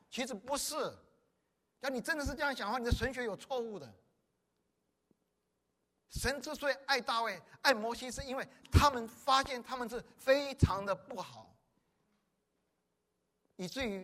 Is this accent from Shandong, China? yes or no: yes; Shandong, China; 我是山东人，我 temper 非常 short， 很急的人